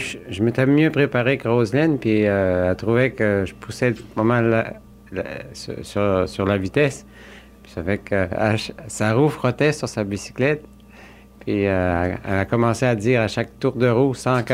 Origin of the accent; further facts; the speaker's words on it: Sainte-Anne-de-la-Pérade, Quebec, Canada; Mais j'ai grandi à Saint-Anne-de-la-Pérade, le petit poisson des Chenaux.